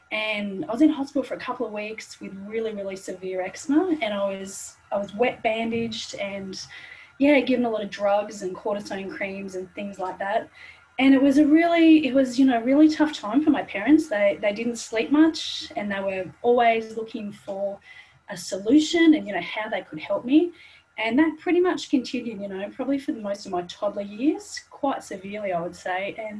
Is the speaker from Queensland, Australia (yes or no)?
no; Sydney, New South Wales, Australia; So I was born and raised in Sydney. And sort of as I've grown up, I've just continued to move north.